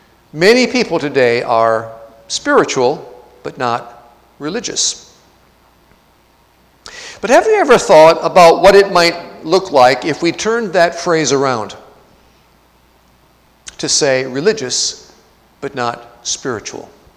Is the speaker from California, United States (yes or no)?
no; Michigan, United States; I come from Mennonite country up in northeast Michigan.